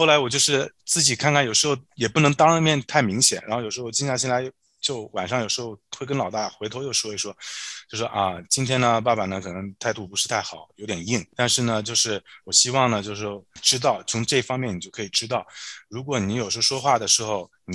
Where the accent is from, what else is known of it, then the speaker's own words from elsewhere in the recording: Guangdong, China; 我们广东人会说一口砂糖一口翔